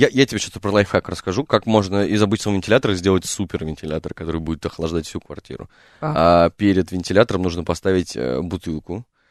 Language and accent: Russian; Moscow, Russia; я гопник из Гальянова.